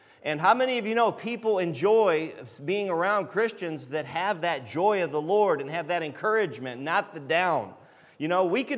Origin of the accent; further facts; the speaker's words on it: Ohio, United States; I like it down here. I'm from Northern Ohio. Don't hold that against me, but we own property down here in St. Mary's